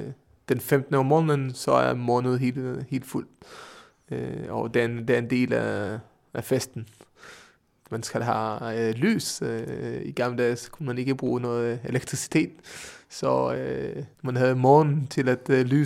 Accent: Israel; Danish is a second language; also born or lived in Norway; now in Denmark; Nej, men jeg er født i Norge og opvokset i Israel. Jeg kom til Israel, da jeg var 3 år gammel.

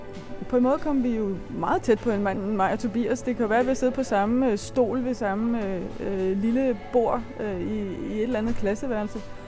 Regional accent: Tølløse, Zealand, Denmark; jeg kommer fra en lille by, der hedder Tølløse. Ligger ved Holbæk. Der er jeg gået i skole

